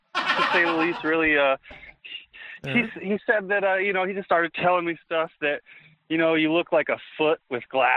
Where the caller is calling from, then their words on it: Indiana, United States; from Indiana.